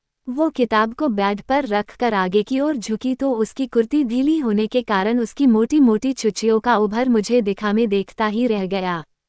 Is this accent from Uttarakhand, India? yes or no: yes; Uttarakhand, India; उम्र 23 साल, लंबाई 5'11" है। मैं उत्तराखंड का रहने वाला हूँ।